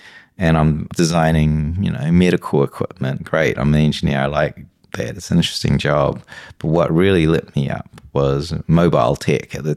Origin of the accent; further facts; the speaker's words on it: New Zealand; also born or lived in Hong Kong; I'm from a Chinese family, right? I was born in Hong Kong. Mm-hmm. I was raised in New Zealand.